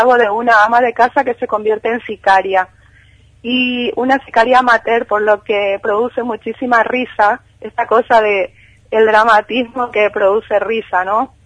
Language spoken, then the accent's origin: Spanish; Asunción, Paraguay; moved away as an adult; also born or lived in General Artigas; now in Buenos Aires, Argentina; General Artigas se llama el lugar, está a 360 kilómetros de Asunción, ahí nací, luego estudié parte de la primaria y la secundaria en Asunción y luego me vine a Buenos Aires a estudiar a la universidad.